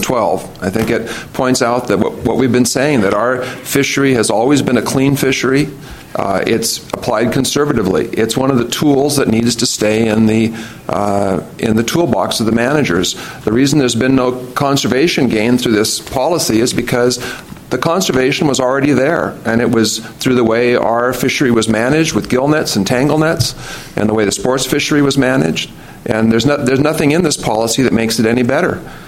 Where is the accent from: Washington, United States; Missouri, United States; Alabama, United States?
Washington, United States; Longview; from Longview, a commercial advisor.